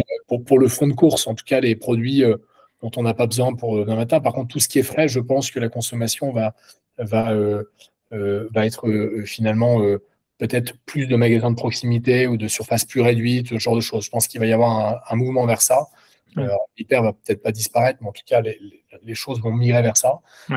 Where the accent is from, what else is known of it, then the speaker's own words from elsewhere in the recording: Lille, Hauts-de-France, France; parce qu'on est lillois à la base